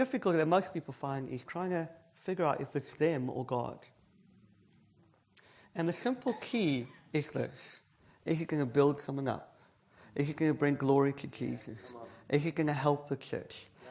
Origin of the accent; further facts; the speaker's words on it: South Africa; I'm from South Africa, so I can share that publicly.